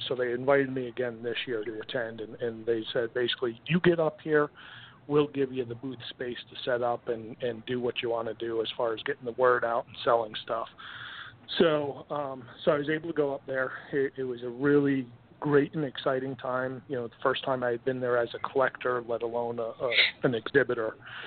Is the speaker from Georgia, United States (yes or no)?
no; Connecticut, United States; But so as a kid growing up, I grew up in Connecticut, grew up a huge Mets fan